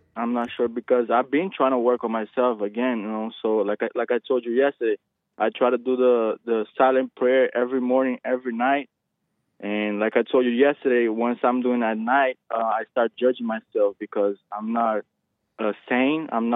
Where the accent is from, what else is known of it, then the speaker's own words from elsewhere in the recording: Brazil; I'm not even from America. I'm from Brazil. It's a different culture, a different world.